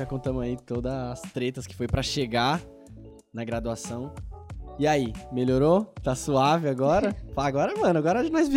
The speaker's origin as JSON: {"language": "Portuguese", "region": "São Paulo", "country": "Brazil", "said": "eu venho da quebrada da Zona Sul de São Paulo do Grajaú."}